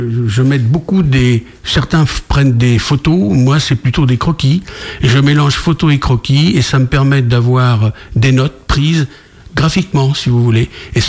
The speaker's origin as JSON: {"language": "French", "town": "Rennes", "region": "Brittany", "country": "France", "tie": "born or raised there", "also_born_or_lived": "Paris", "said": "Alors j'ai grandi sur Rennes, le pays rennais."}